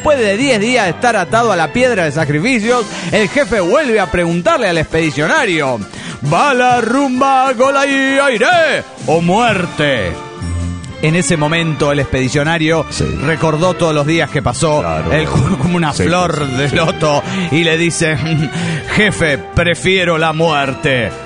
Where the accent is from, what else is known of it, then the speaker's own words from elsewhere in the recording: Bucaramanga, Santander, Colombia; de Bucaramanga, Colombia.